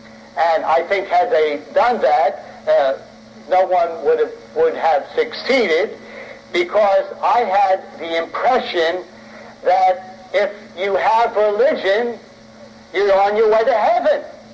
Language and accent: English; Philadelphia, Pennsylvania, United States; Now, I'm a city slicker. I was raised in Philadelphia.